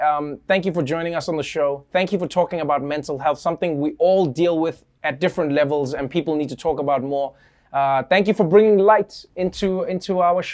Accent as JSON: {"language": "English", "country": "South Africa", "tie": "born or raised there", "said": "I grew up in South Africa. I grew up in a family where, for the most part"}